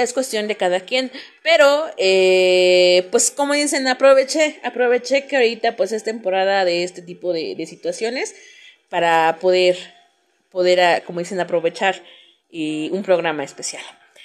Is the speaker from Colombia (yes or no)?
no; Mexico; porque pues soy mexicana y es algo que realmente me enorgullece